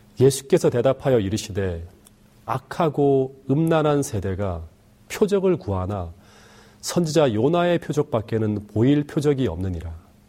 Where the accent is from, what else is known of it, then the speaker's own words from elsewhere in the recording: Taebaek, Gangwon, South Korea; 제가 어렸을 때 살던 강원도 태백은 이 광산촌이라 광산사고가 많이 일어났습니다.